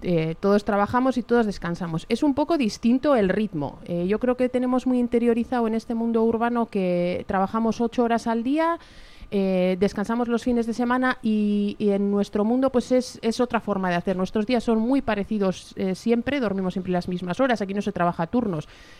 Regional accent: Araya, Basque Country, Spain; Yo vengo de otra parte de Euskadi, de Álava, de La Llanada, de un pueblecito de Araya

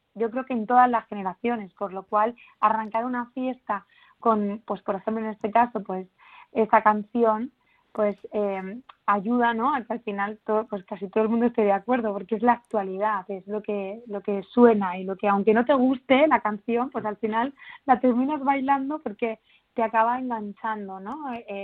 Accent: Andalusia, Spain; yo que soy de Andalucía, esta canción es una canción que siempre está presente en las ferias, en las fiestas de los pueblos.

